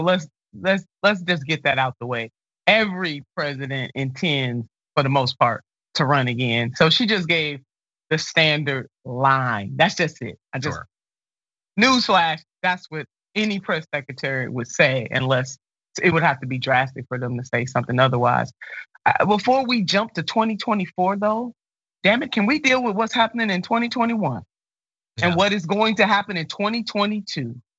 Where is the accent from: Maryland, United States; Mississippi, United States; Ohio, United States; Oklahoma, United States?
Ohio, United States; Cleveland; My hometown of Cleveland, Ohio, in 2020, you would not have known that there was a presidential election